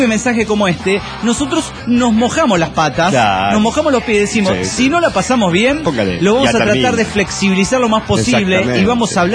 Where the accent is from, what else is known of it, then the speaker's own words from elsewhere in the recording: Puebla, Mexico; de Puebla, México.